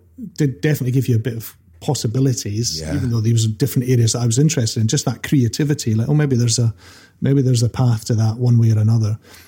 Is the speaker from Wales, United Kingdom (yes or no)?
no; Dundee, Scotland, United Kingdom; And I grew up in Broughty Ferry, which is a lovely part of Dundee down beside the river. Kind of idyllic childhood, really.